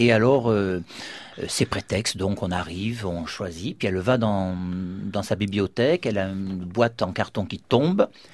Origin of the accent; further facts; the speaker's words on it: Toulon, Provence-Alpes-Côte d'Azur, France; moved away as an adult; now in Paris, France; Moi, je suis du sud. Je suis né à Toulon et je crois que de l'âge de 5 ans jusqu'à ce que j'arrive à Paris en 82, j'étais à l'Opéra de Toulon